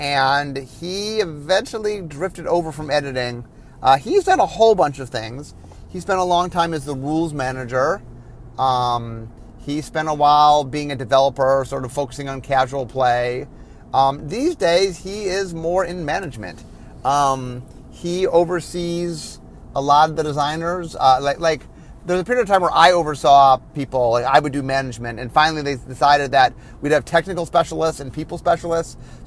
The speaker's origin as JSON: {"language": "English", "town": "Cleveland", "region": "Ohio", "country": "United States", "tie": "born or raised there", "said": "Actually, Worth's from my hometown of Cleveland."}